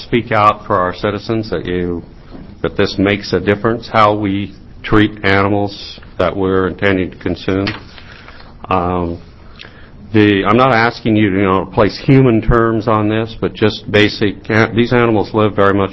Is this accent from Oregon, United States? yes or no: yes; Tie Valley, Oregon, United States; I grew up in Tie Valley, Oregon, and we had my father and his brother had a ranch